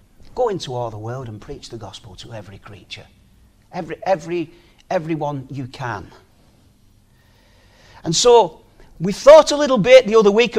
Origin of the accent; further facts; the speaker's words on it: Baltimore, Maryland, United States; I'm not eloquent. I'm from Baltimore.